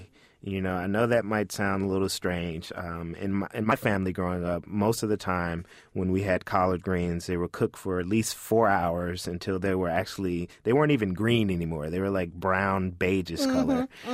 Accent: the South, United States; You know, growing up in the South, when we had family gatherings with food, we had talent shows.

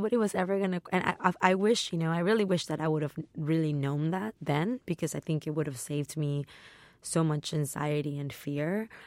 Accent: Texas, United States; I think about my home state of Texas, and I have friends whose like family has been there for generations

